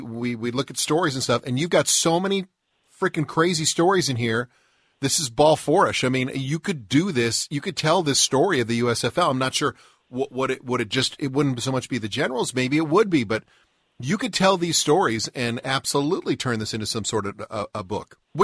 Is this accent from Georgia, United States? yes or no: no; San Diego, California, United States; I mean, growing up in California, I was a San Diego sports fan.